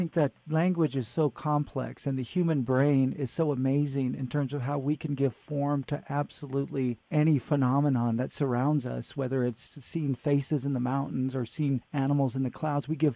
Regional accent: Fresno, California, United States; because Fresno at the time, I'm from Fresno as well, as you know, was incredibly racist.

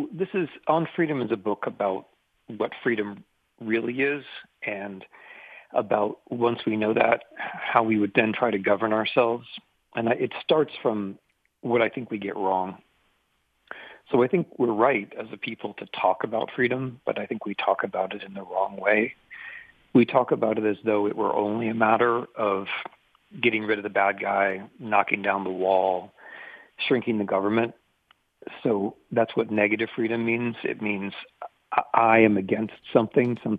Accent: Centerville, Ohio, United States; I grew up in Centerville, went to Centerville Public Schools, and was very familiar with Yellow Springs.

